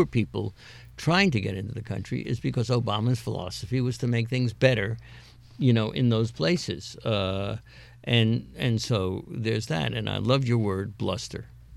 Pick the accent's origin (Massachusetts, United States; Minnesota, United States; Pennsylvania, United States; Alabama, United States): Massachusetts, United States; Great Barrington; Secretary billionaire Wilbur Ross is moving to the wonderful Berkshire town of Great Barrington. That's my hometown, by the way, folks.